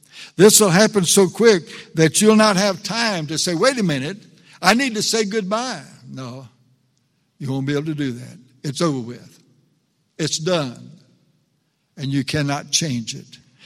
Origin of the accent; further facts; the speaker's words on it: Luling, Texas, United States; I remember reading a sign when I was a young person in my hometown of Luling, Texas